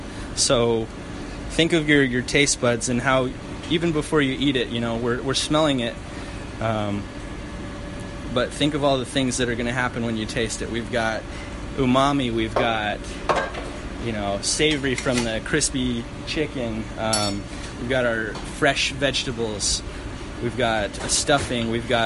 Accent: Utah, United States; now in Indianapolis, United States; I'm from Utah. I had an awesome opportunity to come out here to Indiana. Big family back at home, you know, come from mountains where we can play all day outside.

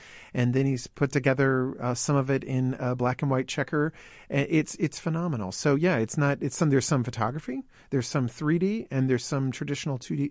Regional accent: Indianapolis, Indiana, United States; You know, I grew up in Indianapolis as well

